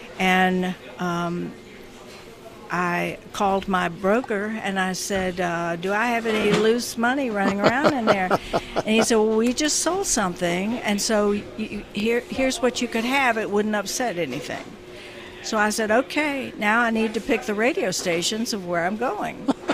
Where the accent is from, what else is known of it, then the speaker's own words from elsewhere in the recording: Gainesville, Georgia, United States; I started in my hometown, Gainesville, Georgia.